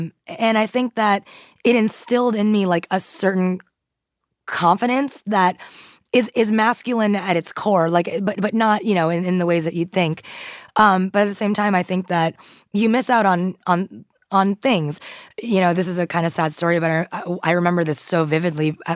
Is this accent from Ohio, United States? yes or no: no; Queens, New York, United States; My grandma lost her restaurant. She went bankrupt. The electricity got cut off her house. That's why she had to move into Queens to raise me.